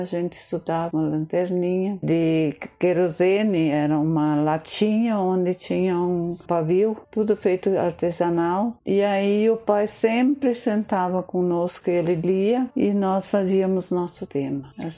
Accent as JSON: {"language": "Portuguese", "town": "Campina das Missões", "region": "Rio Grande do Sul", "country": "Brazil", "tie": "born there", "said": "nasci no interior, em Campina das Missões, na época era Vila Campina, 5º Distrito de Santa Rosa"}